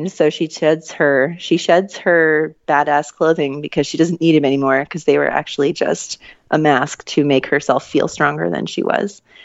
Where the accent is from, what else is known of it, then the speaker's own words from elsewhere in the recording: Florida, United States; That's the name of a species of cicada that I grew up listening to in Florida.